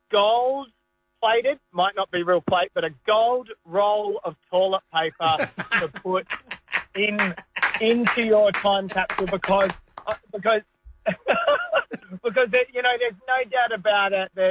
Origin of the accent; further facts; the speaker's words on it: Australia; I would be honoured to do that and show the Australian people that we are really Australian.